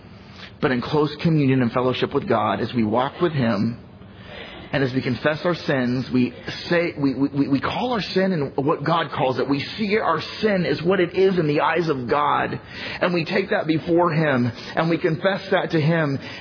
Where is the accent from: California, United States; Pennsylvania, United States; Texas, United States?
California, United States; dude, I'm from California.